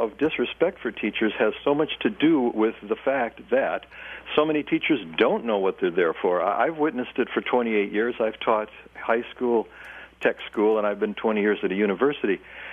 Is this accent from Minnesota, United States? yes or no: yes; Minnesota, United States; now in Dressbach, United States; I'm actually from Minnesota.